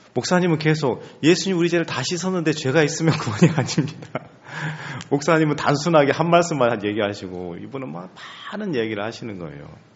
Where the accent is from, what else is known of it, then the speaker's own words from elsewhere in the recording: Suncheon, South Jeolla, South Korea; born there; 제가 전라남도 숭주군 별량면 죽산리 화산에서 태어났습니다. 요즘은 이제 바뀌어서 이제 숭주군이 아니고 순천시로 들어갔던데